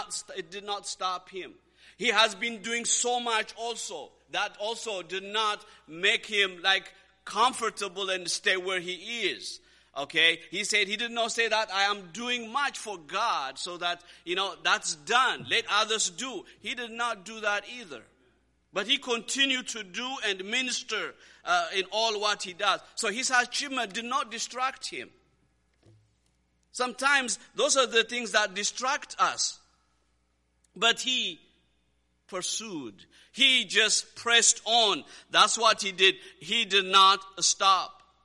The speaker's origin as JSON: {"language": "English", "country": "Zambia", "said": "I mean, I come from Zambia. Right now in Zambia, the drought is bad."}